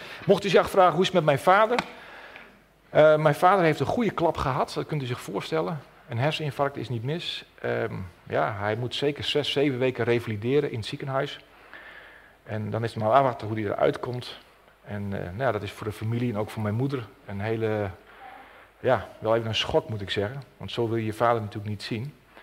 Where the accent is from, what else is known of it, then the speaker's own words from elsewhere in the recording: Zwaagwesteinde, Friesland, Netherlands; ook hier in Zwaagwesteinde. We zijn koppig, we zijn Friezen, we zijn Westereinders.